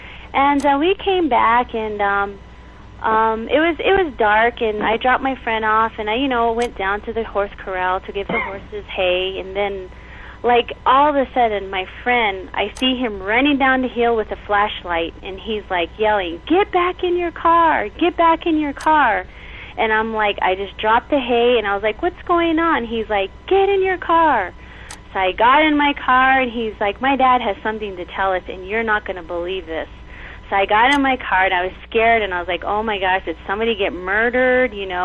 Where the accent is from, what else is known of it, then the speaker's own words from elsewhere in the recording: United States; now in White Mountain Apache Reservation, United States; We're actually from the Navajo Nation, but I work down here.